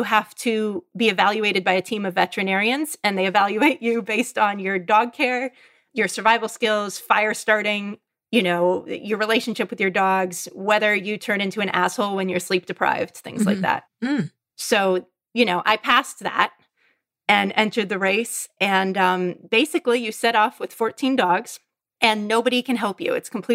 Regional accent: California, United States; moved away as an adult; also born or lived in Norway / Alaska; I was a kid from California. I moved to the Norwegian Arctic and went to a socialist dog sledding boarding school for a year, and from then became a dog sled guide in Alaska.

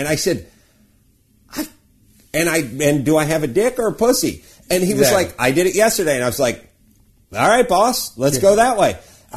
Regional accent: North Hollywood, California, United States; in a town that I grew up in North Hollywood.

